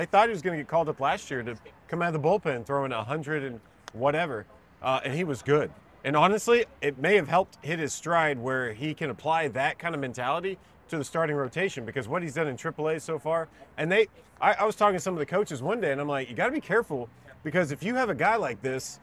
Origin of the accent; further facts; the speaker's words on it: Bradenton, Florida, United States; also born or lived in Sarasota; So I wasn't born yet. I was about to be born. We moved to Florida. So I was born in Sarasota, raised in Bradenton, and Baseball is all I know.